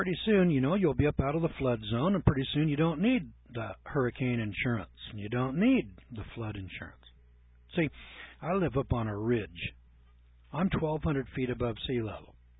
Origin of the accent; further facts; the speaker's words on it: Eureka, California, United States; Fortuna, Arcata, Eureka, and Ferndale were in the competition, and I was from Eureka, and so I beat them.